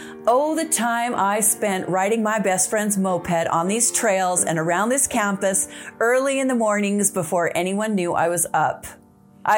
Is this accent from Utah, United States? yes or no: yes; Cedar City, Utah, United States; I'm so close to Cedar City, Utah, the site of the murder and my hometown